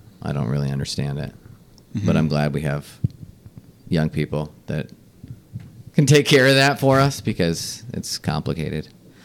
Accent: Minnesota, United States; Yeah, growing up in Minnesota, it was McAllister's like, it's the Harvard of Minnesota.

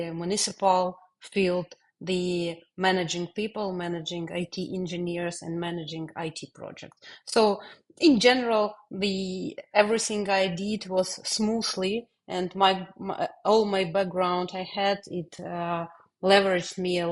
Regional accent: Kyiv, Ukraine; I was born in Kyiv and I lived here for all my life.

